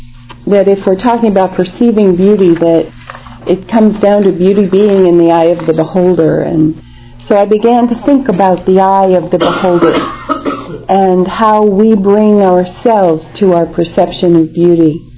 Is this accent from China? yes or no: no; New England, United States; I grew up in New England too.